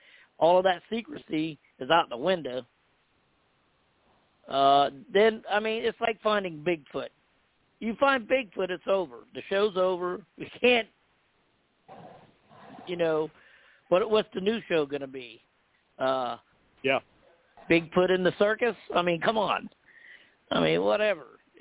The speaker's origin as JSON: {"language": "English", "region": "Missouri", "country": "United States", "said": "I'm from Missouri, the show me state. You got to show me."}